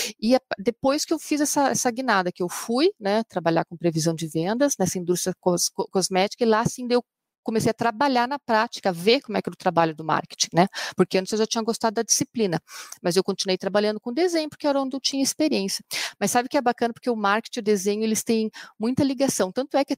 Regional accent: Curitiba, Paraná, Brazil; eu sou aqui de Curitiba, né? Eu sempre brinco, não parece, né? Porque eu sou meio falante. Eu digo bom dia para as pessoas, né? Que curitibano tem fama, né, de ser, né, meio cara fechada, né? Mas eu sou terceira geração de curitibanos, inclusive.

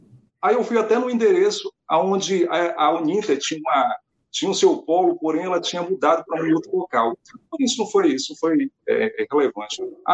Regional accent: Porto Velho, Rondônia, Brazil; Eu sou de Porto Velho, como eu disse, né, em Rondônia, no norte do Brasil

